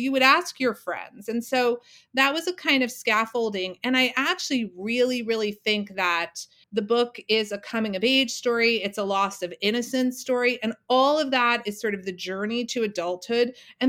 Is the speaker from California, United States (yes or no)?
no; New York City, New York, United States; I grew up in New York City. I went to public school in New York City. I loved where I grew up.